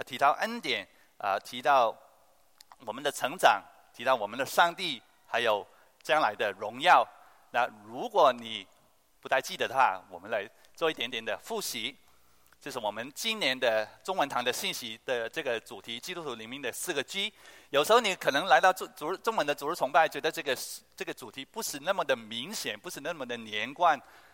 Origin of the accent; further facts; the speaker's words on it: Hong Kong; 我们香港人说这个